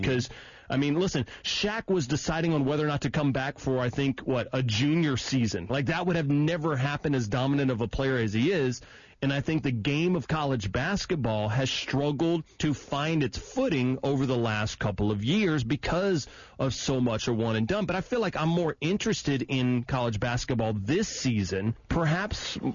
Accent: Baton Rouge, Louisiana, United States; I grew up in Baton Rouge, Louisiana. I grew up watching Chris Jackson, Shaquille O'Neal, Stanley Roberts.

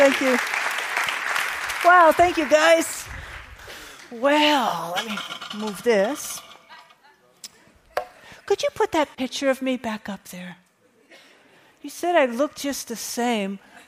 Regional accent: Los Angeles, California, United States; I'm from Los Angeles, California, and I was an inner city kid.

